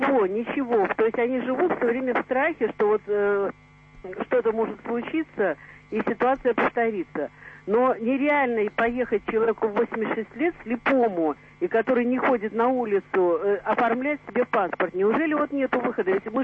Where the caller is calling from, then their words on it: Saint Petersburg, Russia; я звоню из Санкт-Петербурга.